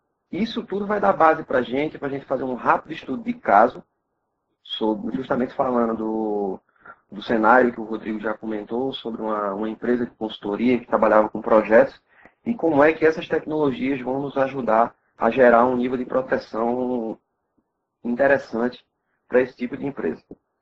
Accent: Recife, Pernambuco, Brazil; eu sou consultor de segurança da informação. Sou de Recife, então não estranho meu sotaque.

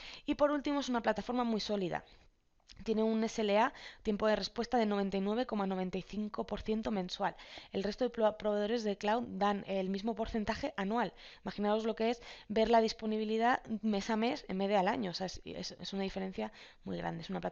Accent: Spain; soy ciudadana española.

